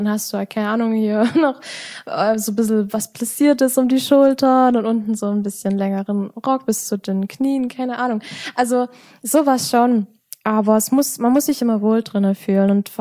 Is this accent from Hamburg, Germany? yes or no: no; Saxony, Germany; So ist es bei uns im Erzgebirge.